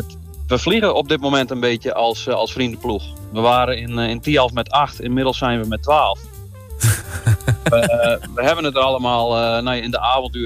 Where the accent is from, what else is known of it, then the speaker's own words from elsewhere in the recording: Friesland, Netherlands; Dus ja, en we komen natuurlijk uit Friesland.